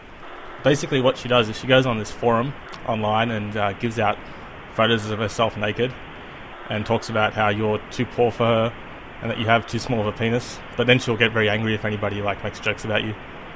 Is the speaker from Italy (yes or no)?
no; Australia; Dude, I'm Australian. I don't live in America.